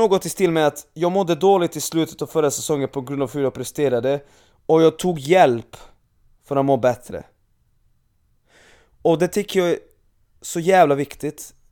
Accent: Serbia; Jag född och uppvuxen i Serbien.

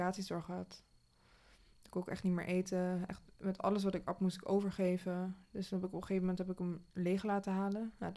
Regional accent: The Hague, South Holland, Netherlands; now in Zoetermeer, Netherlands; Ja, ik ben geboren en getogen in Den Haag.

